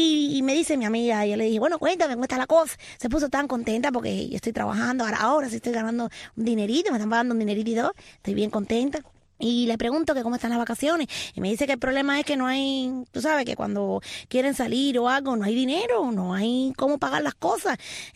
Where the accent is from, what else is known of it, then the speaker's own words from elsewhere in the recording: Guayomanso, Cuba; Yo recuerdo que en mi pueblo Guayomanso nosotros no dormíamos el día que íbamos a ir a la playa.